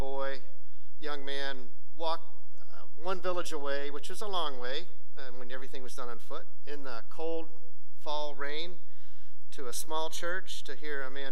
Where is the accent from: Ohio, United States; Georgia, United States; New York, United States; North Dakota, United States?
Georgia, United States; Atlanta; When I was a child growing up in Atlanta, our home, even though we weren't super well-to-do, my parents loved to have family over